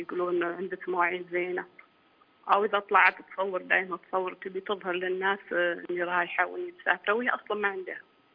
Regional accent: Saudi Arabia

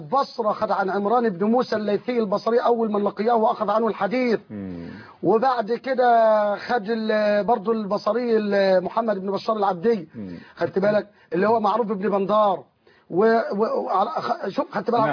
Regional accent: Egypt

